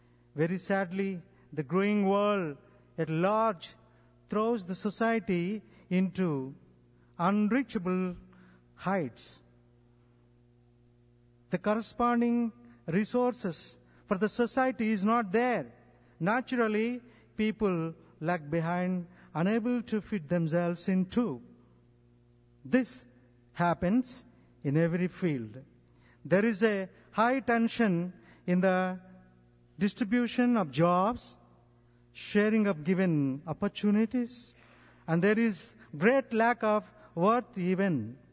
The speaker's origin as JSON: {"language": "English", "country": "India", "said": "from India. I am a priest from the Diocese of Eluru, located in southern India."}